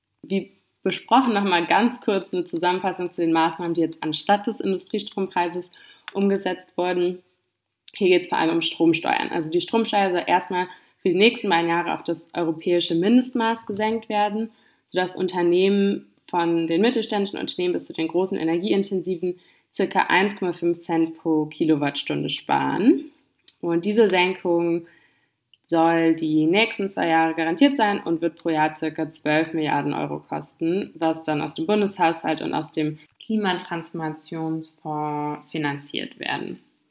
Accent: Berlin, Germany; ich komme aus Berlin

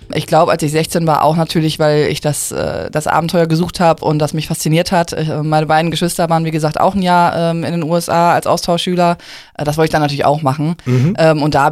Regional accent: Essen, North Rhine-Westphalia, Germany; Natürlich, ich bin Essener Kind.

